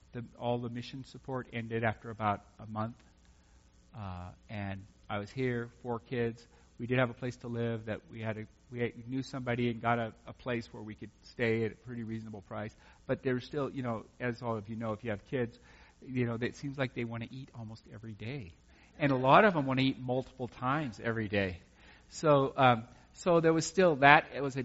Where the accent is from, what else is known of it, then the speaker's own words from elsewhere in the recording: California, United States; I was raised in California for my whole life, so I guess I kind of got the idea on that.